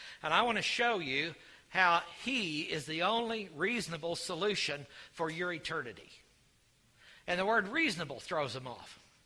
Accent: Oklahoma, United States; because I'm from Oklahoma, so I'm a walking, talking idiom dictionary.

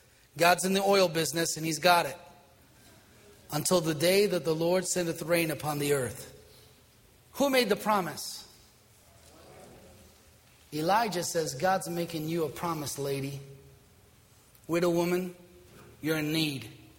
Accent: Italy; now in United States; You've got to remember, I'm from Italy. When we get in trouble, we know what to do. We came to Boston and we figured things out.

